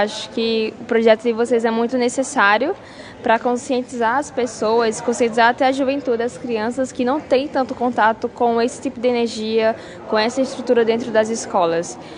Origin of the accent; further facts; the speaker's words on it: Campina Grande, Paraíba, Brazil; now in João Pessoa, Brazil; Eu sou de Campina Grande, natural de Campina Grande, mas eu moro em João Pessoa, na Paraíba, que são cidades ali pertinhas, uma da outra.